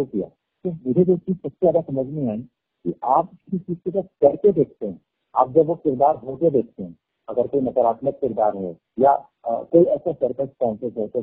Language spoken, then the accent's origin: Hindi; Bilaspur, India; मैं बहुत छोटे सी जगह एक कस्बे से का रहने वाला हूँ, बिलासपुर।